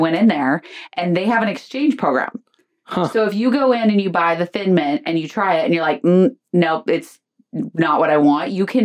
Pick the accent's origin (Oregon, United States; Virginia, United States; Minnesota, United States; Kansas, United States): Oregon, United States; and I'm like, I'm from Oregon.